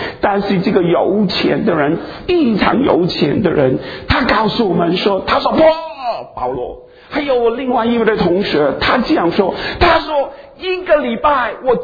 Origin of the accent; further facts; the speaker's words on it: China; 我们中国人不是很喜欢送礼物的吗？